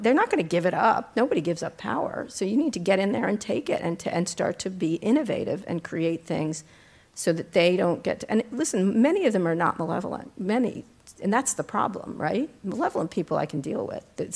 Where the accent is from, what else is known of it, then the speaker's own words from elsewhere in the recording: Philadelphia, Pennsylvania, United States; born there; You know, by the way, I was born in Philadelphia, everyone.